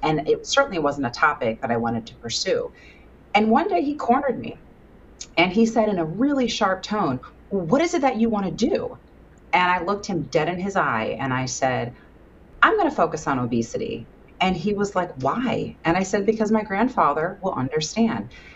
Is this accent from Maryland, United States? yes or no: yes; Baltimore, Maryland, United States; I was living in California at the time. I drove cross country to see him on my way, because I'm from Baltimore, on my way up to Boston.